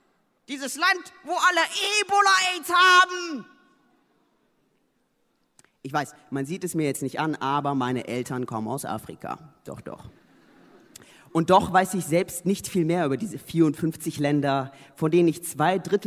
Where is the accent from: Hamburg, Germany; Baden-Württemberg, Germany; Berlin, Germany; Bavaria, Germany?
Berlin, Germany; Ich komme aus Berlin, das ist richtig